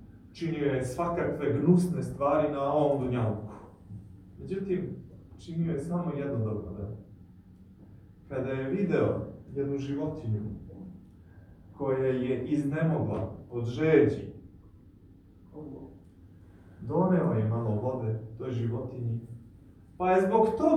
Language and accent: Bosnian; Bosnia & Herzegovina; Ali ako pogledamo puteve dole kod nas, u Bosni, ako bi svako učinio taj jedan sitni detalj, pa ne bi bilo prljavštine na putu